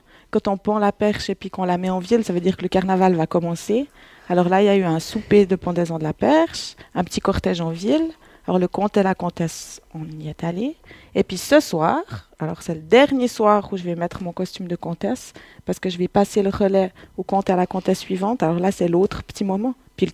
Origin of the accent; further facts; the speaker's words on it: Estavayer, Fribourg, Switzerland; born there; je suis née à Estavayer, comme la plupart d'entre vous.